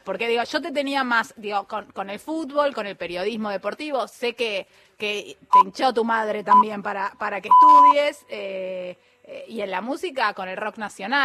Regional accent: Córdoba, Argentina; Soy cordobés

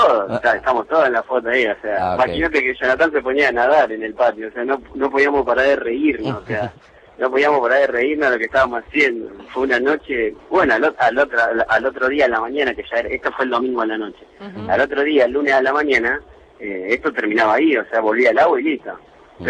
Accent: San Nicolás, Buenos Aires Province, Argentina; yo soy de San Nicolás, ¿viste?

